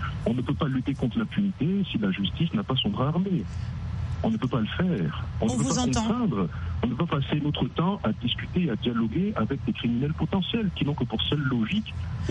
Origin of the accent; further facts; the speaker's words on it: Central African Republic; Je suis centrafricain à part entière.